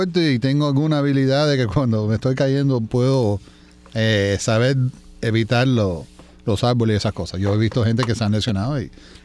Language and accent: Spanish; Virginia, United States; donde yo me crié allá en Virginia, había un grupo de cubanos